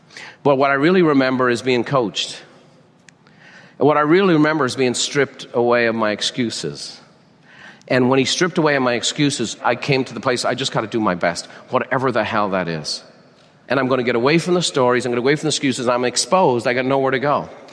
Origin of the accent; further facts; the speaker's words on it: Ireland; Now I'm Irish.